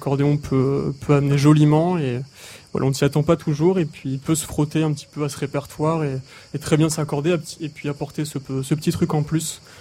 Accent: Occitanie, France; On vient de la région de Toulouse et donc l'aurore est très belle le matin, c'est très rose.

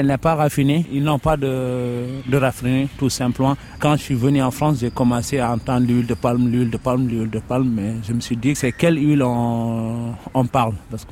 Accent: Senegal; also born or lived in Mauritania; Je suis né en Mauritanie, j'ai grandi au Sénégal.

